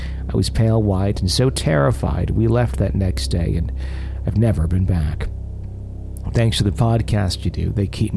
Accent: Texas, United States

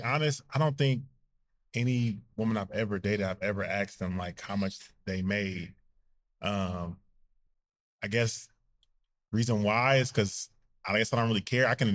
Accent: California, United States; I'm from the Bay Area. The Bay Area, that's how like women talk, men talk.

